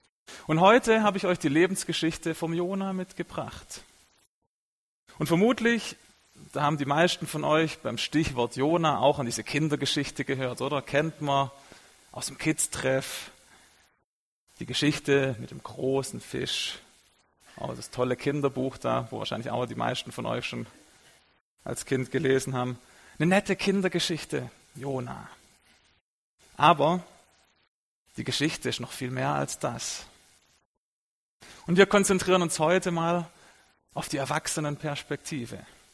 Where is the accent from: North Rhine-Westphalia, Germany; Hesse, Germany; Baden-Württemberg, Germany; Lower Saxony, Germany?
Baden-Württemberg, Germany; accent: Swabian; Und wie mein dezentes Schwäbisch vielleicht verrät, ich komme aus Süddeutschland, aus der Nähe von Tübingen.